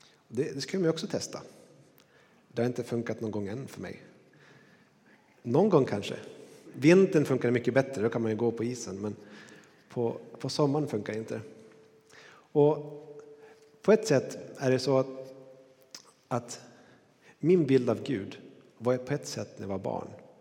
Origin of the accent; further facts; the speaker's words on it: Granbergsträsk, Västerbotten County, Sweden; Jag kommer från norra Sverige. En liten by som heter Granbergsträsk. Kallas Gremmers. För de som är därifrån.